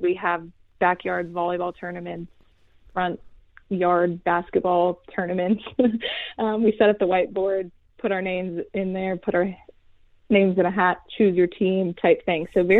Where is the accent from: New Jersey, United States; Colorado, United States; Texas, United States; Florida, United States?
Colorado, United States; Parker; Yes, I grew up in Parker, Colorado, just southeast of Denver. I am the second oldest of 7 kids.